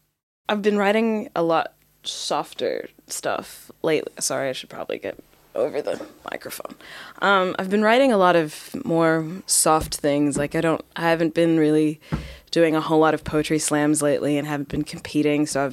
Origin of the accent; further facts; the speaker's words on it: Texas, United States; growing up in Texas, like in like world geography textbooks and that sort of thing